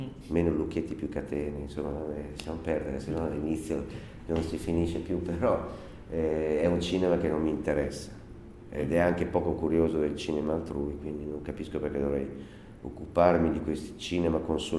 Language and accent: Italian; Bologna, Emilia-Romagna, Italy; now in Rome, Italy; vivo in Italia, sono di Bologna, ma abito da tantissimo a Roma e ho vissuto anche molto all'estero